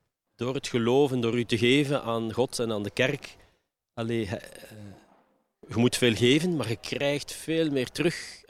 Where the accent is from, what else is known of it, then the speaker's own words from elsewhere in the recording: Leuven, Flanders, Belgium; want ik kom uit Leuven.